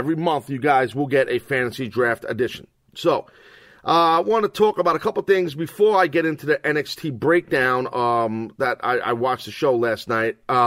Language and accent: English; New York City, New York, United States; And as a New Yorker, he's right in New York. I mean, he's right in my hood.